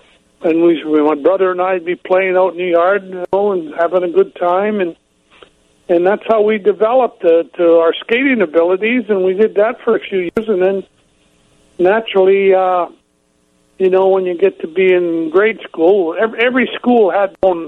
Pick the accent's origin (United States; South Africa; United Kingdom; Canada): Canada; Sault Ste. Marie, Ontario